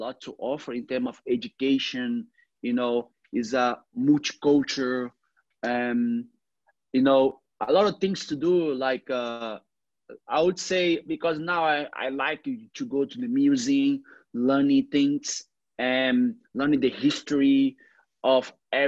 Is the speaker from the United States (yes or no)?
no; Rio de Janeiro, Brazil; English is a second language; Because in Brazil, where I grew up in Copacabana, you don't see that.